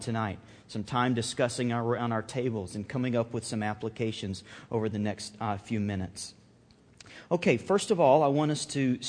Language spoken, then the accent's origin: English; Alabama, United States; moved away; I grew up on the Gulf Coast, so we were a half hour from the beach, and we went to the beach one day. And you know, I was born and raised in Alabama, but frankly speaking, I haven't lived there in over 15 years.